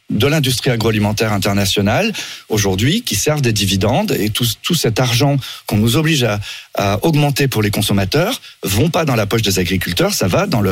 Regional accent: Brittany, France; je suis breton

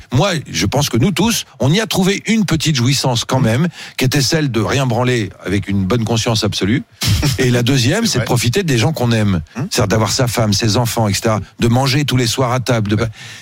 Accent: Savigny-sur-Orge, Île-de-France, France; j'ai grandi à Savigny-sur-Orge, en banlieue parisienne.

